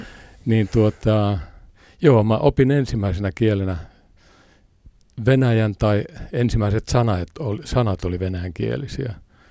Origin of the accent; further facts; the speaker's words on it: Helsinki, Uusimaa, Finland; Mä oon paljasjalkainen stadilainen.